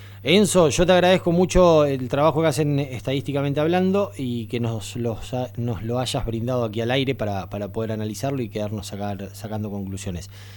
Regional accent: Argentina; Y yo también soy argentino, y yo a mi país y a mi camiseta no la cambio por nada.

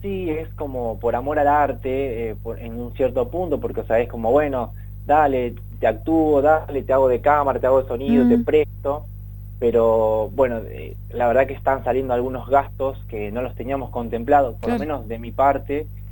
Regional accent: Los Molinos, Córdoba, Argentina; a mí la verdad me gusta mucho trabajar con, bueno, con la gente de mi pueblo. Yo hice muchos años teatro ahí en Los Molinos

